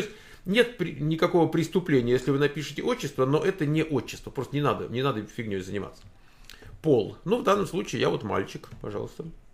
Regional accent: Moscow, Russia; born there; Значит, ну я конкретно родился в Москве, то есть я могу просто написать Москва.

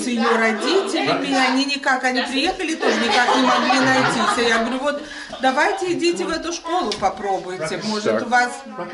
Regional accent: Lithuania; Мы из Литвы, и наши бабушки говорили на идиш, потому что не было Советского Союза до 40-го года. Они не умели говорить по-русски.

